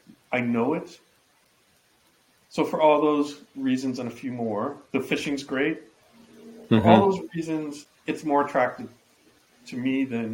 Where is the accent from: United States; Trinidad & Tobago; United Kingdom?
Trinidad & Tobago; born there; I was born in Trinidad, and I'd go back there a lot.